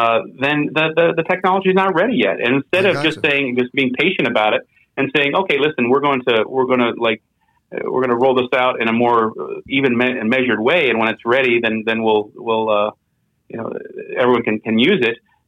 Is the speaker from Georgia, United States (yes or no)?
no; Washington, District of Columbia, United States; I mean, in my hometown here in Washington, D.C., if you want to fly out of Reagan